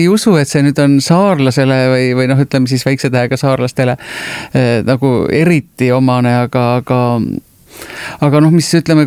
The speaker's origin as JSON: {"language": "Estonian", "region": "Saare County", "country": "Estonia", "tie": "born or raised there", "first_language": "Muhu", "said": "minu isamaa on Saaremaa ja minu ema keel on muhu keel. Sest kuigi ma sündisin Saaremaal"}